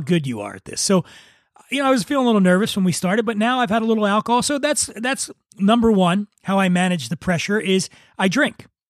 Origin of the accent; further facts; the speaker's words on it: Philadelphia, Pennsylvania, United States; So I grew up poor in Philadelphia, and the very idea of a dump bucket is offensive to me.